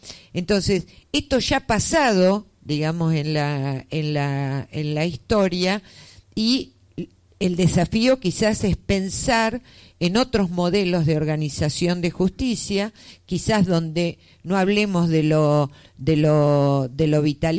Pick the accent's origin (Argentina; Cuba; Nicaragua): Argentina; como argentinos tenemos esta idiosincrasia de salir a copiar lo de otros